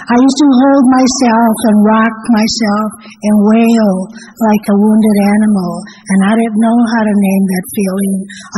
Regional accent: California, United States; I'm a Mexican. I know you can't tell that much, but I was born and raised in a little barrio in Orange

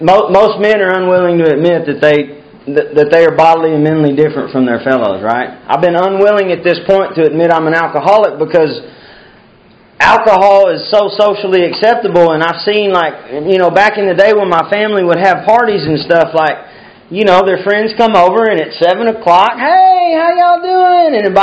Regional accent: Waxahachie, Texas, United States; Anyways, guys, I grew up in Waxahachie, Texas. I was born, I'm 29 years old. I grew up in a wonderful family.

